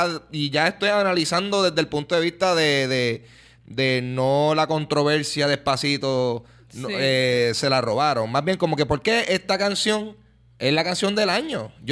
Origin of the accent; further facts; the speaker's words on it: Puerto Rico; nosotros como puertorriqueños